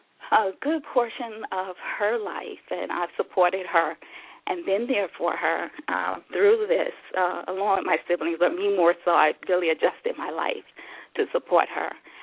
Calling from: North Carolina, United States; I'm calling from North Carolina, and I'm a new listener to the remix.

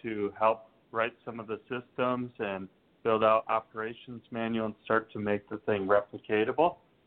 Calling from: Austin, Texas, United States; I'm down in Austin, Texas.

